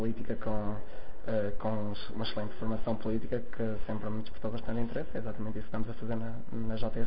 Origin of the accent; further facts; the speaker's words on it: Coimbra, Portugal; Não, sou de Coimbra mesmo.